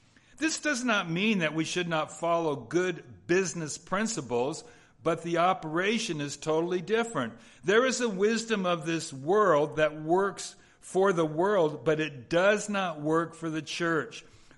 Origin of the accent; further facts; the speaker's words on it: California, United States; I grew up in Southeast LA County. We lived, all 11 of us, in a 1,600-foot square home.